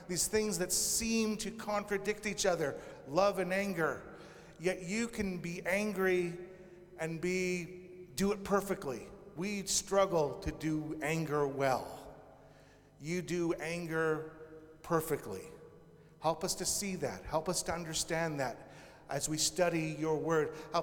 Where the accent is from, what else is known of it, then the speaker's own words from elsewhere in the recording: Washington, United States; moved away as an adult; also born or lived in Ventura, California; now in Scotland; I've been living in Scotland for the last 30-some-odd years, but I come from Washington State initially, and then I moved to Ventura, California